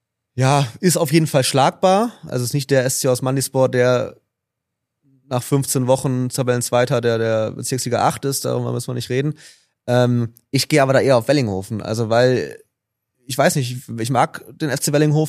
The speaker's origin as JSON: {"language": "German", "region": "North Rhine-Westphalia", "country": "Germany", "said": "ich komme aus Ostwestfalen, aus der Bielefelder Ecke."}